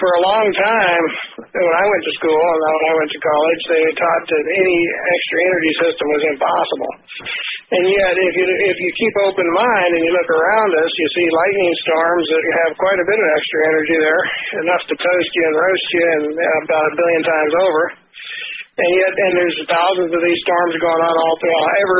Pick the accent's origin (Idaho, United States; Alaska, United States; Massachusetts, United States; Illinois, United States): Alaska, United States; I was born in Alaska and raised there.